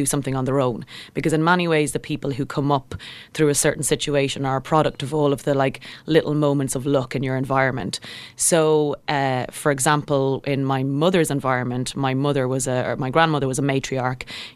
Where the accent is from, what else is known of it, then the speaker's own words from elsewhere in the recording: Kildare, Ireland; I grew up in just outside of Kildare town to an equine vet of a father.